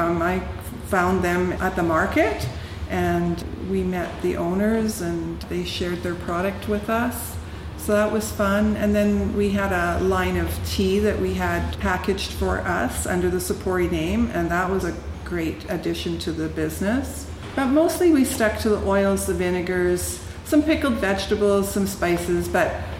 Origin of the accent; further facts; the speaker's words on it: Penticton, British Columbia, Canada; now in Salmon Arm, Canada; I did. I came from Penticton, so in the Okanagan.